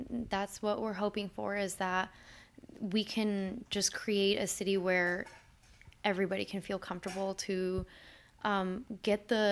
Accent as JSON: {"language": "English", "country": "Mexico", "said": "I'm talking from the perspective of Mexico. I am from Mexico."}